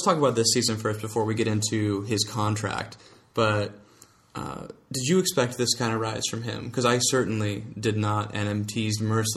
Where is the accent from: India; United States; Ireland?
United States; Portland, Oregon; I'm from Portland. I love seeing those guys re-signed.